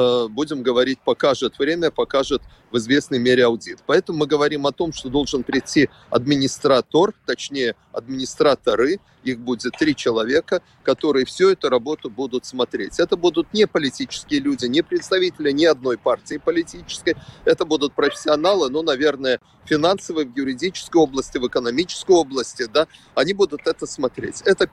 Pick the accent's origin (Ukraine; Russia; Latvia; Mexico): Latvia; Riga; Я рижанин, я человек, который родился в Риге, живу в Риге, долгие годы отработал в Рижской думе